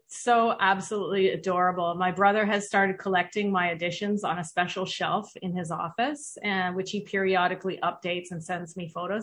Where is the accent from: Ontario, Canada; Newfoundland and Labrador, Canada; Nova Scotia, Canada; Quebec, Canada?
Ontario, Canada; Toronto; I am from Canada, Toronto, Ontario-ish, just outside of Toronto. And, you know, I went to university here and I stayed in this city ever since.